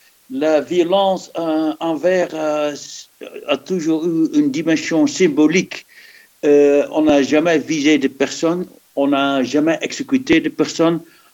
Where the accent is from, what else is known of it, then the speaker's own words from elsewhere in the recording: Belgium; Heureusement, on n'a pas ce type de violence chez nous en Belgique.